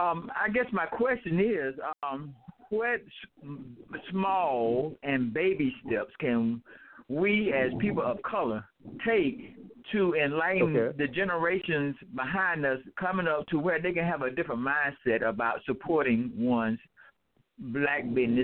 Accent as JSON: {"language": "English", "town": "Atlanta", "region": "Georgia", "country": "United States", "said": "I'm from Atlanta, and I got to tell you"}